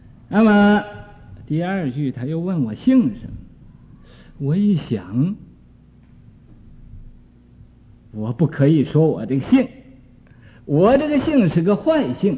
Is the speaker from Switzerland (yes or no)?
no; China; 不知道还知道哦，我是中国人，没有法子忘了，这个就是个麻烦。